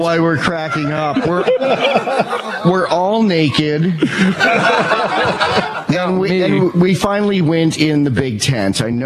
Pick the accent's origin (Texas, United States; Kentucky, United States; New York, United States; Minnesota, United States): New York, United States; No, upstate New York. I'm from upstate New York. I grew up in Chautauqua County.